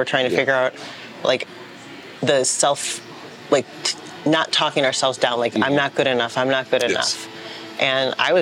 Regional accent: Chicago, Illinois, United States; Yeah, I grew up in Chicago.

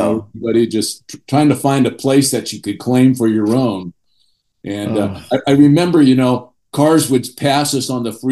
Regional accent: Connecticut, United States; also born or lived in Pacific Northwest; I was born in Connecticut, but we moved back and forth between the Northwest and Connecticut probably 5 or 6 times in my growing up years.

